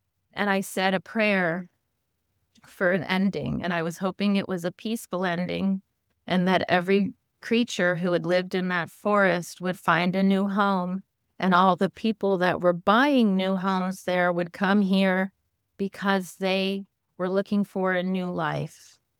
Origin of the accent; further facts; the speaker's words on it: Maryland, United States; I'm from Maryland. You don't see white herons in Maryland.